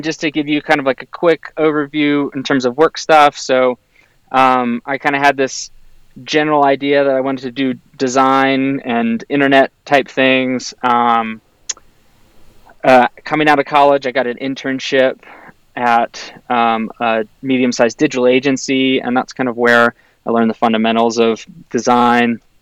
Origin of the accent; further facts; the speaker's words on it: Charlottesville, Virginia, United States; I am from Charlottesville, Virginia. I was born and raised there. Come from a family of four kids.